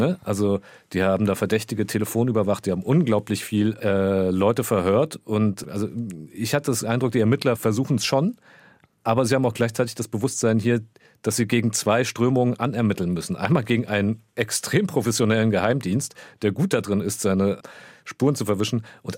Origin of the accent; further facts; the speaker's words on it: Croatia; ich bin ja selbst gebürtiger Jugoslawe, Kroate, ganz wie man es nennen will